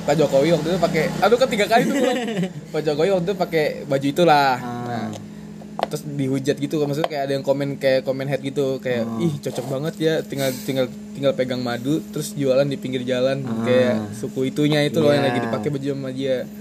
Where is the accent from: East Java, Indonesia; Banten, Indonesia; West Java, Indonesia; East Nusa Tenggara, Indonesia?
Banten, Indonesia; South Tangerang; Yang gue yang lahir di Tangerang nih, Tangsel nih, gue bocah Tangsel banget nih.